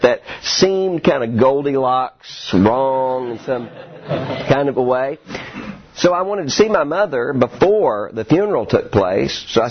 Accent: Mississippi, United States; And so I was there in Chattanooga about 8 hours away from my hometown in South Mississippi.

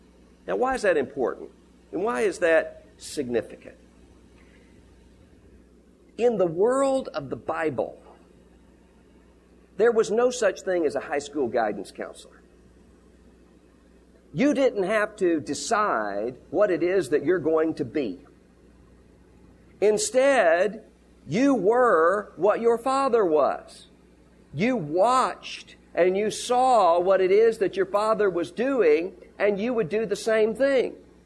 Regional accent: Mississippi, United States; And we found ourselves sitting at the table with a pastor from my home state of Mississippi.

